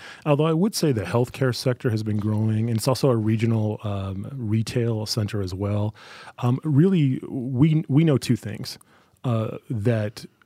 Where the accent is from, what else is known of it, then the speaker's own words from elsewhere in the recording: Wyoming, United States; I grew up in Wyoming. I'm a Wyoming guy. I grew up in Central Wyoming, and I don't know anything but hard work.